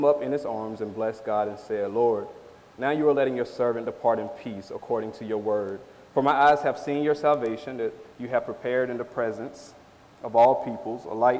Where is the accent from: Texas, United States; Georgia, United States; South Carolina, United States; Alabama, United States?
Georgia, United States; Lawrenceville; So I'm from Georgia, right?